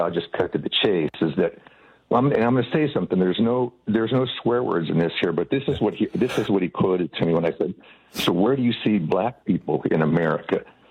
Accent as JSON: {"language": "English", "region": "Alaska", "country": "United States", "tie": "born or raised there", "said": "I grew up in Alaska, a very conservative state."}